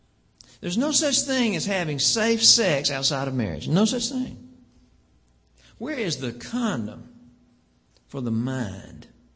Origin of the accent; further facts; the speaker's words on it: Augusta, Georgia, United States; Why I grew up in Augusta, Georgia.